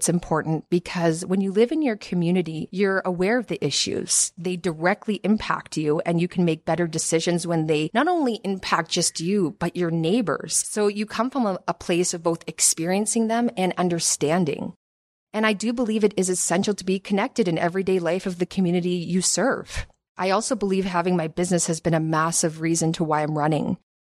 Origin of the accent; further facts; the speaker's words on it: Hamilton, Ontario, Canada; Born and raised in Hamilton, lived here for 36 years. Ward 2 and Ward 3 have been my home. I have built my businesses here. I went to Cathedral High School.